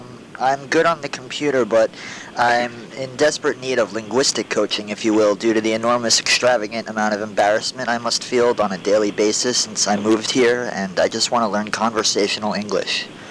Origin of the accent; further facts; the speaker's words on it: Connecticut, United States; Connecticut.